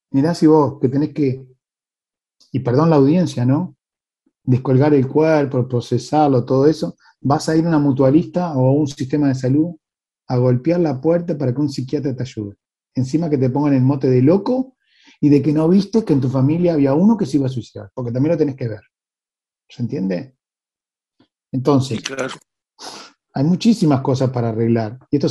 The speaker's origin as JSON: {"language": "Spanish", "region": "Montevideo", "country": "Uruguay", "said": "Y como montevideanos y uruguayos, claro que sí."}